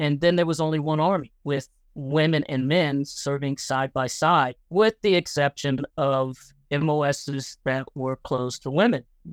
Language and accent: English; New York, United States; hey, I'm from New York, and I joined the Army for fun, travel, and adventure, and to travel the world.